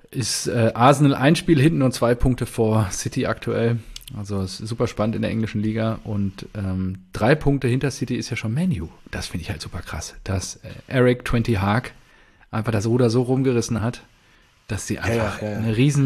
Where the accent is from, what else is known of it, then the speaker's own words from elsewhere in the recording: Dortmund, North Rhine-Westphalia, Germany; wir als Dortmunder